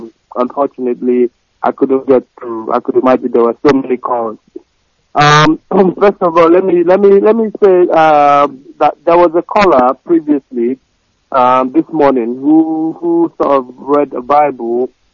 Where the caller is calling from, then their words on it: Exeter, South West England, United Kingdom; I'm calling from Exeter.